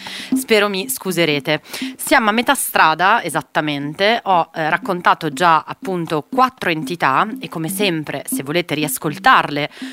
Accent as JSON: {"language": "Italian", "country": "Brazil", "said": "in quanto brasiliana e appassionata di miti e di storie"}